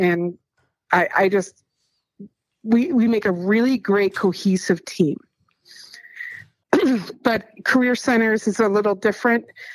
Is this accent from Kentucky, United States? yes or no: no; Cincinnati, Ohio, United States; My mom's from the South Side of Chicago. My dad's from Boston, and I grew up in Cincinnati, so I'm all sorts of messed up.